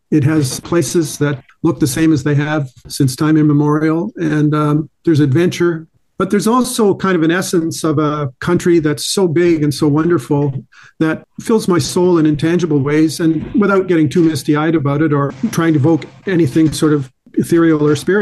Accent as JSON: {"language": "English", "country": "Canada", "said": "when you identify yourself as a Canadian who's coming out of the north"}